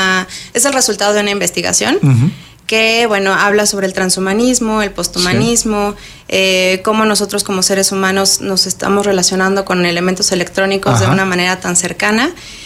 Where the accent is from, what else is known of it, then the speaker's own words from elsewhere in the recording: Mexico City, Mexico; born there; also born or lived in Madrid / Chicago / London; now in Querétaro, Mexico; Yo nací aquí en la Ciudad de México, y después me fui a vivir a diferentes países. Estuve viviendo en Madrid, en Chicago, en Londres, y después regreso a la Ciudad de México, Y después me vengo a vivir aquí a Querétaro. Ya llevo aquí 8 años